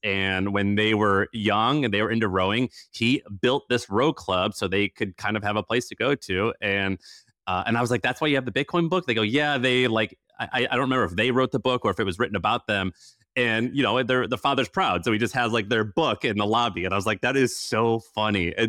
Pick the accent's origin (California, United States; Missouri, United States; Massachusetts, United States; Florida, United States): Missouri, United States; which growing up in Missouri, that's like the richest kid, like yuppie bullshit ever.